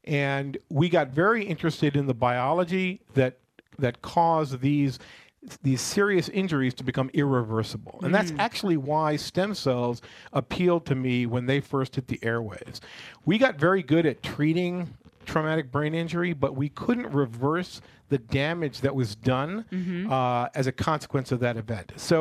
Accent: Queens, New York, United States; I grew up in Queens, New York, geographically located between LaGuardia and Kennedy Airport

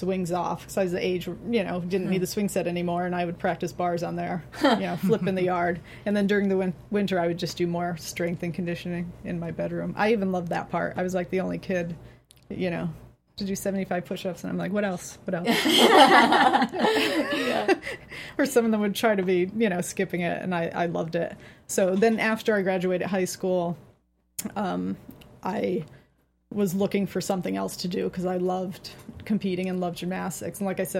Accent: Pittston, Pennsylvania, United States; I grew up in Pittston, Pennsylvania. It's a small town in between Wilkes-Barre and Scranton.

